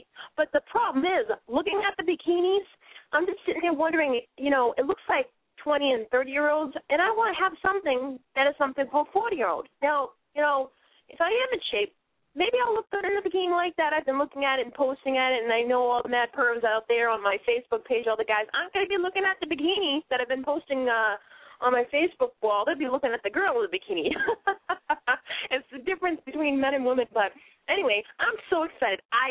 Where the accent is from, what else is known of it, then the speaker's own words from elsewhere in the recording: Boston, Massachusetts, United States; accent: Boston; having my Boston accent actually got me a couple of parts in films. So I kind of actually enjoy having my Boston accent.